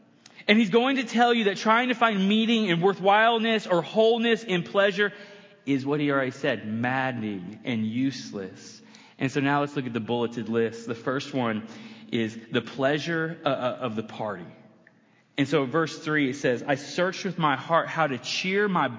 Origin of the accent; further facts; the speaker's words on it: United States; It said that it was 220 liters, but I'm American, so I don't even know what a liter is.